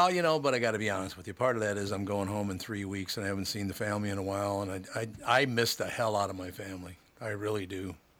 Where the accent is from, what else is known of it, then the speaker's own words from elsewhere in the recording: Minnesota, United States; I loved growing up. I was born and raised in Minnesota. I love Minnesota.